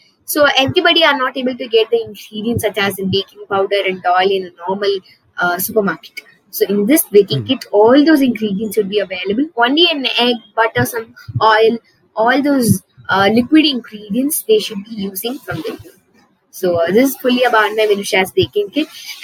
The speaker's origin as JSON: {"language": "English", "region": "Tamil Nadu", "country": "India", "second_language": "English", "lives_now": "Chennai, India", "said": "I'm from Ramanathapuram district, in a village near Moodugalathur, and I'm currently staying here in Chennai, and I'm 11 years old"}